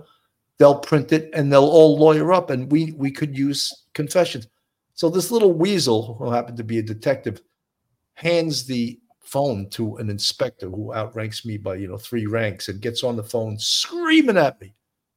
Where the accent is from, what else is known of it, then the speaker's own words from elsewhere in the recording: Midwest, United States; I'm from the Midwest, and my cop friends and family are different.